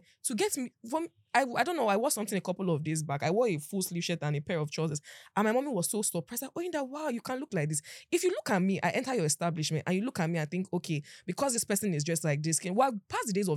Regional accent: Nigeria; But me as a Nigerian woman, let me wear ripped jeans and you're sending me from your establishment.

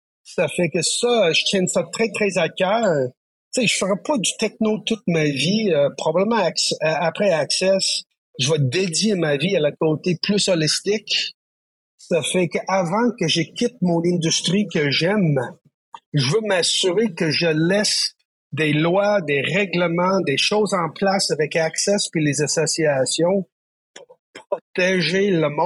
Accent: Newfoundland and Labrador, Canada; je viens de Terre-Neuve.

